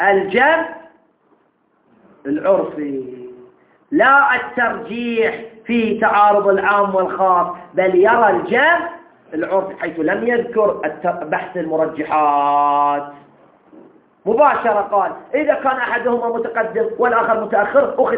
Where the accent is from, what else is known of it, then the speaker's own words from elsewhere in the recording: Bahrain; لا أنا من البحرين